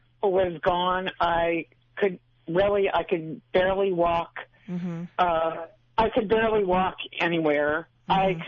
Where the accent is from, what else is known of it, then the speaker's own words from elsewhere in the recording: Los Angeles, California, United States; I'm from the Los Angeles area